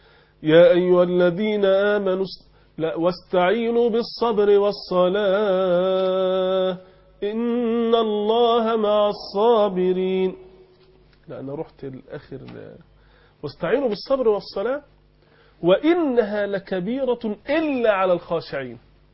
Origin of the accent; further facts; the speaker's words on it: Egypt; accent: Egyptian; زي ما احنا بنقول بلهجتنا المصرية